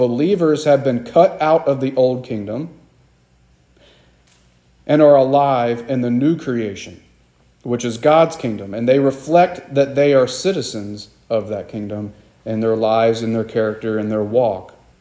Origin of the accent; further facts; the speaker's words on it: Kentucky, United States; when I went off to college, and I told people I was from Kentucky